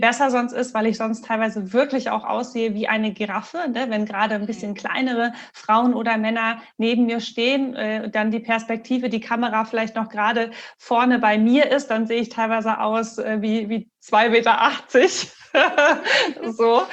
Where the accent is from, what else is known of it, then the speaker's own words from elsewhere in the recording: Marburg, Hesse, Germany; Ich bin ja in Marburg aufgewachsen, also auf dem Dorf. Und dann ging es quasi zur weiterführenden Schule in die Stadt.